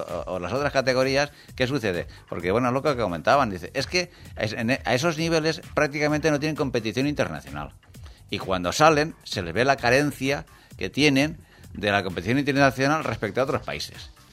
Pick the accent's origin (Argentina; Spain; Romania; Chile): Spain; como aficionado español